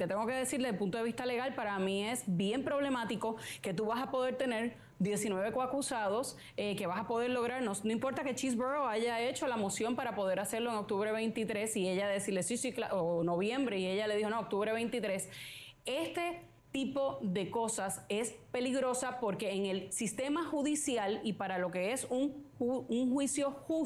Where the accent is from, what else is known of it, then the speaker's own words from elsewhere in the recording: United States; Spanish is a second language; Esto a mí me da vergüenza como americana